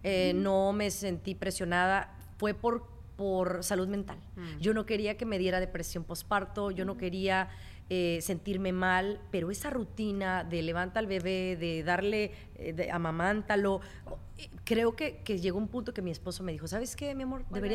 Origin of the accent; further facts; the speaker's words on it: Mexico; now in United States; Fíjate, cuando yo como que emigré de México a Estados Unidos, como que había problemas familiares, había tensión familiar